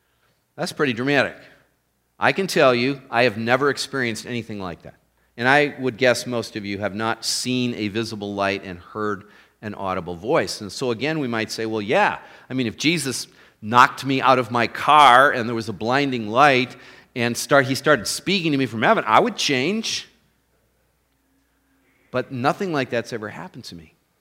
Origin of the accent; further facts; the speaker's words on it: East Lansing, Michigan, United States; that I had never even heard of growing up in East Lansing, Michigan, that I had visited once or twice in my entire life.